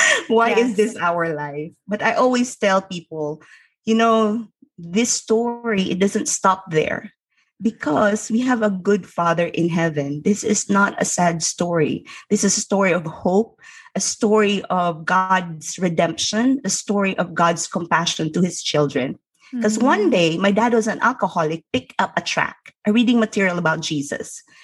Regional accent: Philippines; And growing up in the Philippines, I would remember me and my sister, it was just so difficult

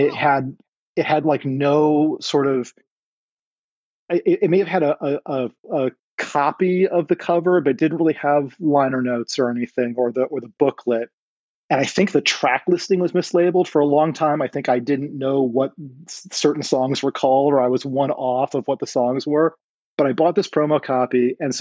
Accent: Las Vegas, Nevada, United States; now in Los Angeles, United States; I lived in Los Angeles for, God, almost 30 years now. But I actually was born, raised, and grew up in Las Vegas.

